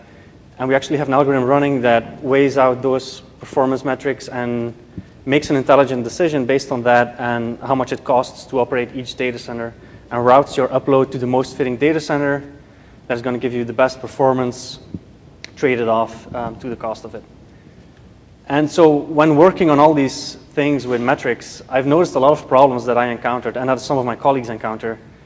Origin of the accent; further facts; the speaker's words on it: Belgium; now in New York City, United States; I am from Belgium, the country known for its chocolates, its beer, and having no government for almost 2 years, a few years ago. I did come to New York City 2 years ago